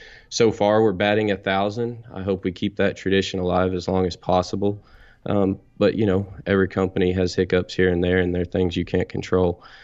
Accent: Texas, United States; Well, I'm from Texas. I'm 29 years old, and I guess I grew up here in North Texas.

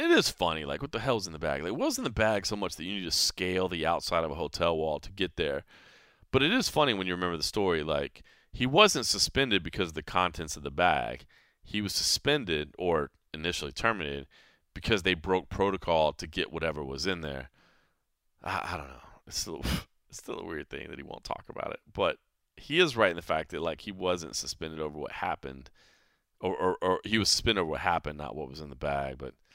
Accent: Texas, United States; But, you know, growing up in Texas, eating Louisiana hot sauce, you know, growing up with that as part of my diet, man

